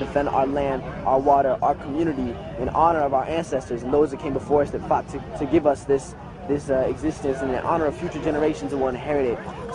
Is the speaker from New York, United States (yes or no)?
no; Denver, Colorado, United States; I'm 18 years old. I'm from Denver, Colorado. My family's from Mexico City.